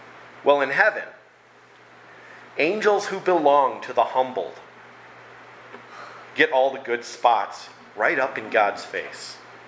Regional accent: United States; Now, personally, I'm incurably American

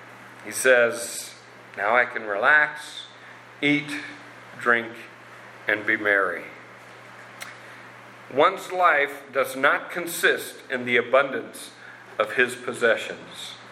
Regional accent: Eugene, Oregon, United States; also born or lived in Southern California; now I grew up in Eugene with some Southern California influence.

